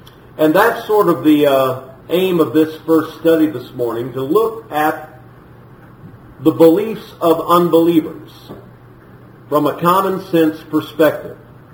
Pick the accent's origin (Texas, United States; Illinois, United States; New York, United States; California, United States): Illinois, United States; also born or lived in Champaign; I was born and raised in East Central Illinois, born in Champaign, raised on a farm about 100 miles south of Chicago.